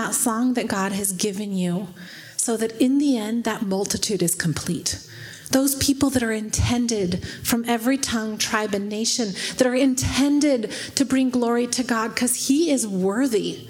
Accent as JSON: {"language": "English", "town": "Sandy", "region": "Oregon", "country": "United States", "lives_now": "Ecuador", "said": "Now, if you remember, we're from Sandy, Oregon, right? Sandy, Oregon."}